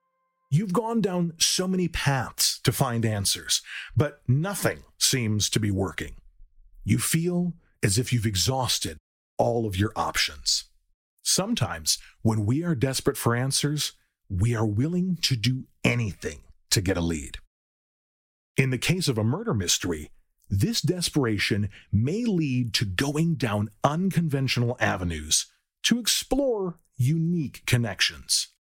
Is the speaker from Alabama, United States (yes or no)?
no; Milwaukee, Wisconsin, United States; You see, when I was back in Milwaukee visiting my hometown, I dreamt that I saw the case files for Ashley's investigation.